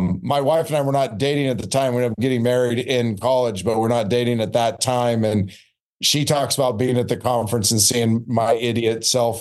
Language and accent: English; West Coast, United States; Growing up on the West Coast, I would have said no.